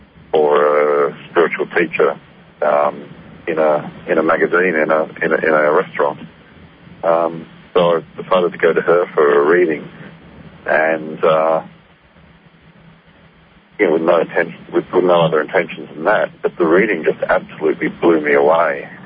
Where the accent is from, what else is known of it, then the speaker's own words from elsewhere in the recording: Tasmania, Australia; also born or lived in Sydney; I was born in Sydney, Australia, and grew up in Tasmania, actually.